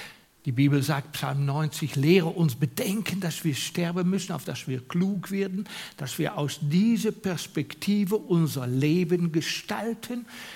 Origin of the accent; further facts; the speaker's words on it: Switzerland; Und irgendwo war das Glaubensgut über viele Jahrhunderte bei uns in der Schweiz oder in der westlichen Welt.